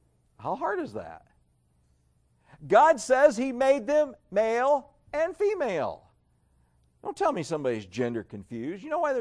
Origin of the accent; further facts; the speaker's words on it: Stryker, Ohio, United States; I grew up sheltered. I grew up in Stryker. I grew up with farming community.